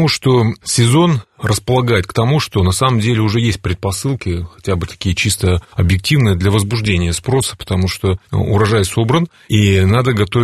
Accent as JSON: {"language": "Russian", "country": "Belarus", "said": "Ну, конечно. Мы же белорусы, на самом деле."}